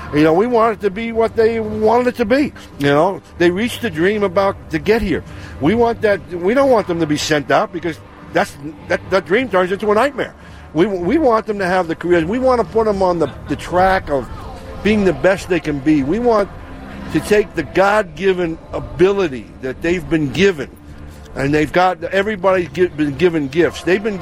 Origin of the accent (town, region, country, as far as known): New York City, New York, United States; born or raised there